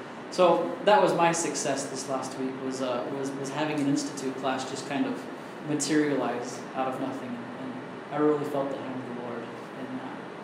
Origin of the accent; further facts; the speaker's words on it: Utah, United States; now in Chicago, United States; I just moved here from Utah. And I was like, oh, I'm from Utah. What part are you from? And I said, well, I'm from Utah County.